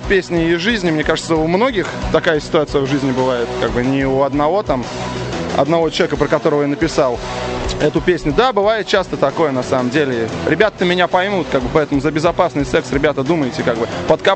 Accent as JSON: {"language": "Russian", "town": "Gatchina", "region": "Leningrad Oblast", "country": "Russia", "said": "я же из Гатчины, ребята, мне это простительно."}